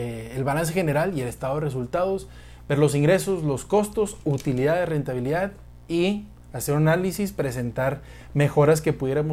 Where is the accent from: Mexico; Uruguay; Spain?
Mexico; Monterrey, Nuevo León; now in Mexico City, Mexico; yo me vine de Monterrey para Ciudad de México a trabajar